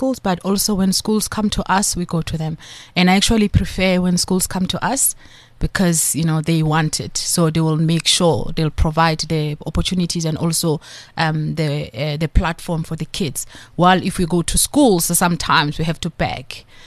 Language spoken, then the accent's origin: English; Diepsloot, Gauteng, South Africa; I mean, I'm one of those kids. So I am a child from Diepsloot.